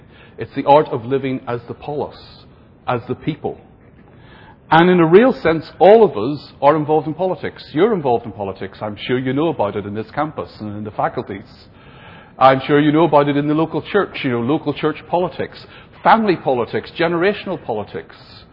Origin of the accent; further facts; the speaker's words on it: Ireland; accent: Irish; now in England; now that I'm living in England, I realise how my Irish accent affects how I say the word power.